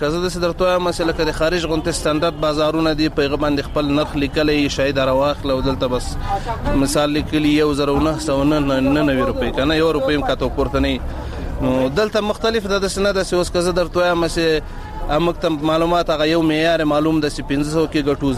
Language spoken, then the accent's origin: Pashto; Logar, Afghanistan; زه د لوګر ولایت اوسیدونکی یم